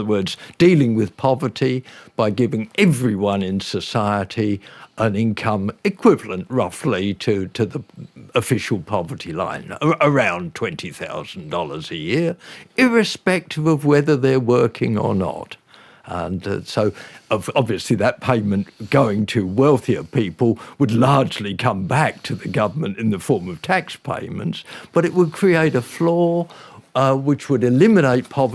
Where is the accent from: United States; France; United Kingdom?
United Kingdom; England; born there; I was born in England with parents who were white-collar workers.